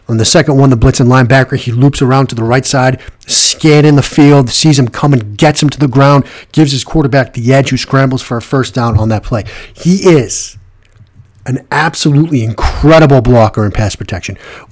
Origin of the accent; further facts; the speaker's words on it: Boston, Massachusetts, United States; accent: Boston; this podcast is just one of the many ways that I flaunt my flagrant Boston accent from time to time.